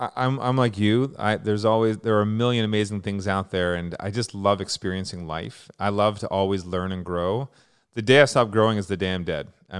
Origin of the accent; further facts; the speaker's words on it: Vancouver, British Columbia, Canada; I grew up in Vancouver as well.